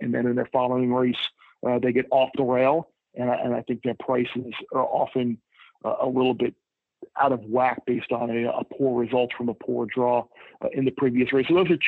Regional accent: New York, United States; Well, growing up on Long Island, I mean, I always had access to Belmont, Aqueduct, Suffolk Meadows, which was a little quarter horse track, basically 10, 15 minutes from my house in Suffolk County.

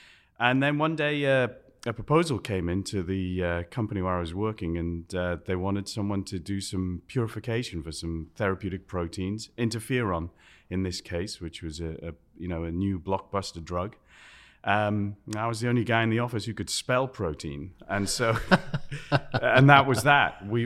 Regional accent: Ashington, North East England, United Kingdom; born there; I was born in Ashington. It's a little mining village in the northeast of England, near halfway between Newcastle and Edinburgh.

